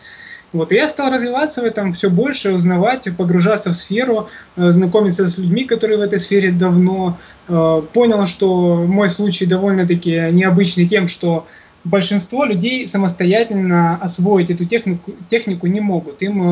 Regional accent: Krasnodar, Krasnodar Krai, Russia; я в городе Краснодар. Меня так жизнь, конечно, как Руслана, не кидала из города в город. Это мой родной город. Я здесь родился, здесь живу.

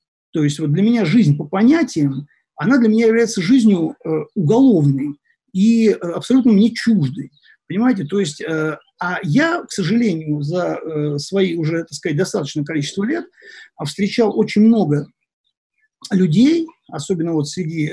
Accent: Moscow, Russia; Да, я родился в Москве, я вырос в России, я хорошо знаю. Я прошел там все и советские годы, два десятилетия

